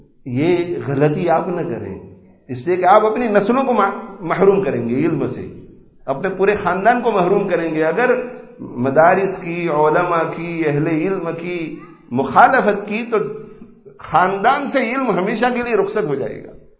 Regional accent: Bhuriya, Punjab, Pakistan; میں بھوریا گاؤں میں پیدا ہوا, بھوریا گاؤں, ہمارے گجرات سے تعلق رکھنے والے, ہمارے علاقے سے تعلق رکھنے والے بھی اکثر لوگ نہیں جانتے کہ بھوریا ہے کہاں

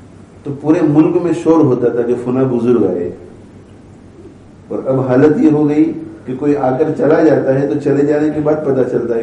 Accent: India; moved away; 1970 کی دہائی میں جب میں انڈیا سے یہاں منتقل ہوا

